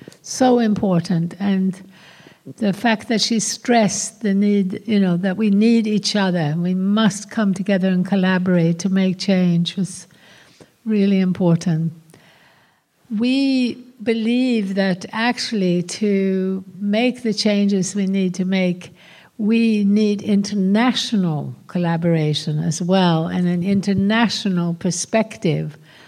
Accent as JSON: {"language": "English", "country": "Sweden", "said": "Also in Scandinavia, where I come from Sweden"}